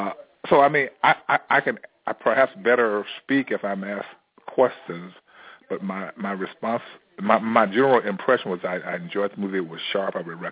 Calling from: Chicago, Illinois, United States; I'm calling from Chicago.

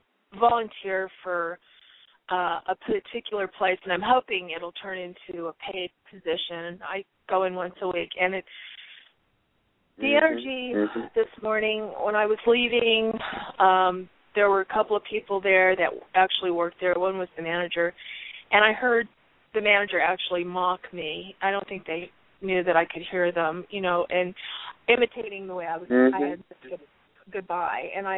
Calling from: Tucson, Arizona, United States; I'm calling from Tucson.

